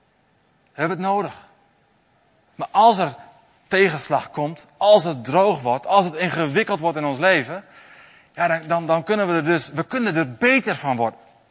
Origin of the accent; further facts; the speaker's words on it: Netherlands; Daar kunnen wij als Nederlanders niet zo goed mee omgaan.